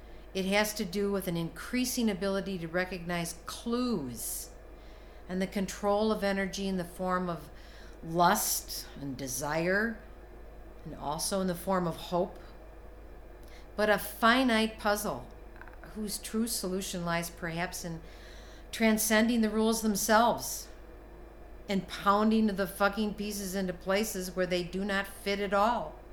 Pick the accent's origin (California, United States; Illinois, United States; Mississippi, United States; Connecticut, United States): Illinois, United States; Chicago; now in Evanston, United States; I grew up in Chicago, on the west side, actually on the border in Oak Park, the Oak Park side of the border.